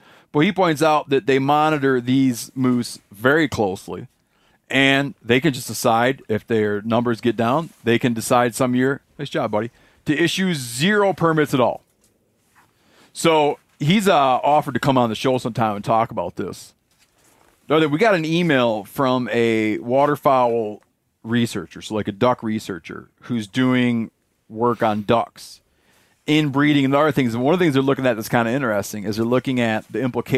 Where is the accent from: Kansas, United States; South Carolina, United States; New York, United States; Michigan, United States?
Michigan, United States; So like Isle Royale in my home state, It's an island up in Lake Superior.